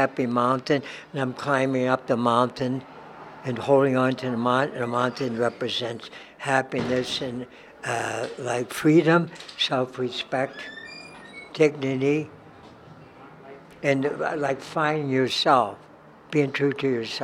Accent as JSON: {"language": "English", "town": "Pittsburgh", "region": "Pennsylvania", "country": "United States", "tie": "born or raised there", "said": "I was raised in Beachview, that's South Hills part of Pittsburgh."}